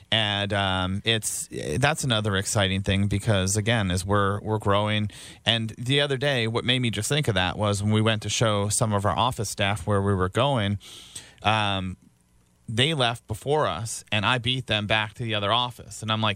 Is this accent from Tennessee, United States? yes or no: no; Baltimore, Maryland, United States; I grew up in Baltimore and I bought my first house here in Frederick. I ended up moving out to Carroll County because of affordability.